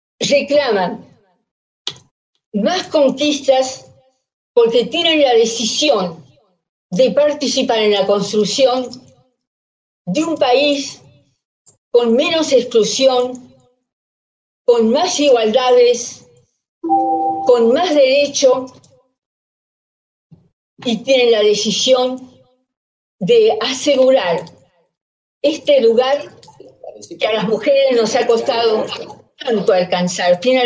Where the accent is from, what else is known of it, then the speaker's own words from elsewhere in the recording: Argentina; que nos trasciende como argentinos